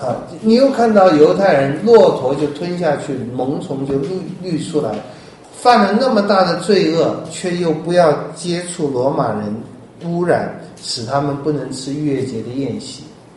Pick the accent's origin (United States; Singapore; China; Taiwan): China; 我们中国人有些很坏的习惯，包括还要什么停尸49天啊